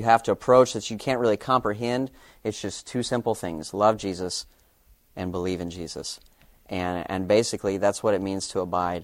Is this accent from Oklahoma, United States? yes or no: no; Texas, United States; I am from Texas